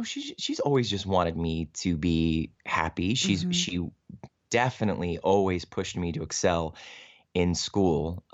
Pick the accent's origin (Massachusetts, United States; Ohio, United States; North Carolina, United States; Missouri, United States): Ohio, United States; Cleveland; I grew up in Cleveland, Ohio. And I was lucky that they have a wonderful community and regional theater scene there in Cleveland.